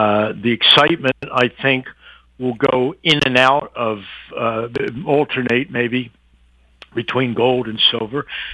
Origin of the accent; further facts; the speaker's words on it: Atlantic City, New Jersey, United States; I'm from Atlantic City, which is where they make real subs. And so I would suggest that they send them all to Atlantic City for training to make a decent submarine sandwich.